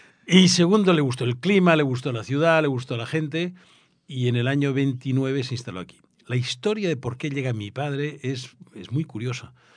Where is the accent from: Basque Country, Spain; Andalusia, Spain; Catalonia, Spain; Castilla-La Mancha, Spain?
Catalonia, Spain; Barcelona; born there; Yo nací el año 41 en Barcelona.